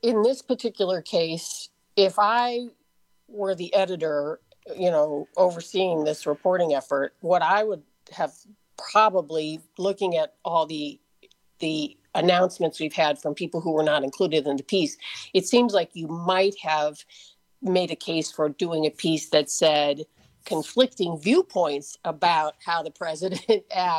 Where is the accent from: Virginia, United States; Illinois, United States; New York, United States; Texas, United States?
Illinois, United States; Chicago; I'm from Chicago, where we had a mayor, Harold Washington, who famously said, politics ain't beanbag.